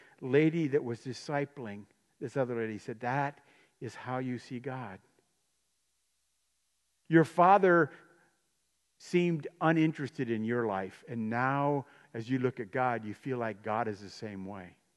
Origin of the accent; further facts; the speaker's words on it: New Paris, United States; I grew up in New Paris. We walked in New Paris.